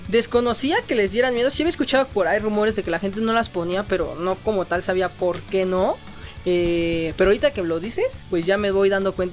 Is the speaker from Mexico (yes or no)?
yes; Mexico; Y pues yo creo que como mexicanos, nosotros vemos este tema de la muerte muy normal, ¿no?